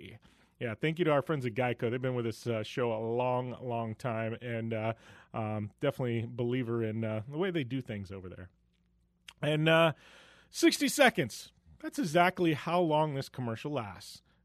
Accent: Arizona, United States; But it's actually in Phoenix. So it's in my home state.

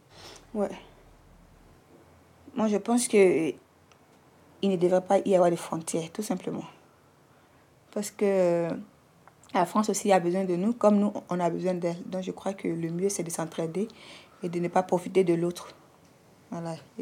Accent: Côte d’Ivoire; aller chez moi, en Côte d'Ivoire, aller piller ma richesse, la richesse de mon pays

